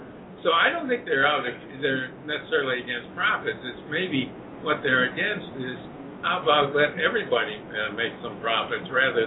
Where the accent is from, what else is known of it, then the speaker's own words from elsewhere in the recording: Elkhart, Indiana, United States; like my hometown of Elkhart, Indiana, got a fair chance to get a loan for his small business